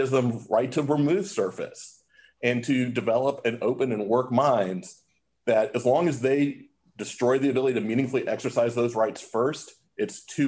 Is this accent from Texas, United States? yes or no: yes; Texas, United States; It's a case out of my home state, Texas